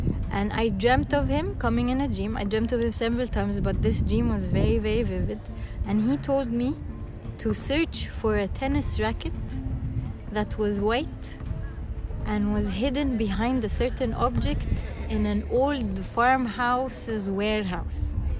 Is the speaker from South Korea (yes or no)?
no; Egypt; and I'm from Egypt.